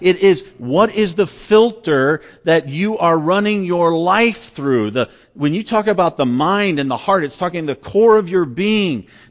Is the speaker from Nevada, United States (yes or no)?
yes; Fallon, Nevada, United States; Years ago, I went home to my hometown, Fallon, Nevada